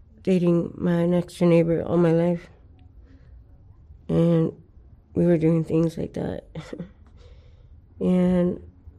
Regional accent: Los Angeles, California, United States; I grew up here in L.A., West L.A.

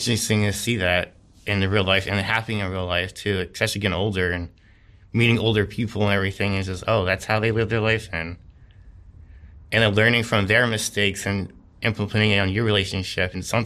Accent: New Jersey, United States; Oh yeah, I grew up in Jersey, not New York, but I see it all a lot because I used to go in and out of New York a lot as a kid.

